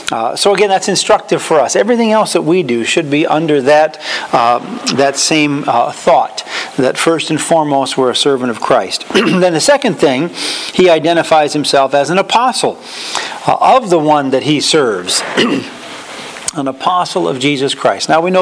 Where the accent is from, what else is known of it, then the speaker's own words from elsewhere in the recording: Dalton, Massachusetts, United States; also born or lived in New York; Yes, I do know Dalton. In fact, we have very good friends that used to live on 22 Oak Street in Dalton. I grew up on number 77 Oak Street.